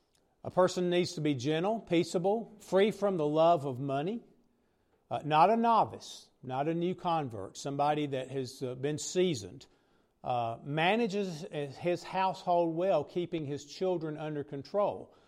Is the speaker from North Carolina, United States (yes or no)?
yes; Reidsville, North Carolina, United States; Many of you know I grew up here in Reidsville.